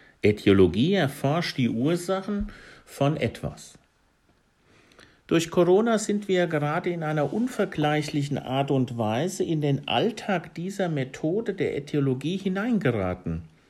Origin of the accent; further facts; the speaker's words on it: Hesse, Germany; In meiner Heimatgemeinde im hessischen Hinterland